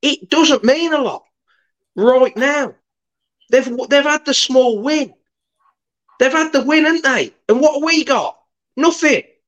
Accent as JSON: {"language": "English", "town": "Burbage", "region": "East Midlands", "country": "United Kingdom", "lives_now": "Hinckley, United Kingdom", "said": "Yeah, well, I'm from Burbage. I live in Hinckley now."}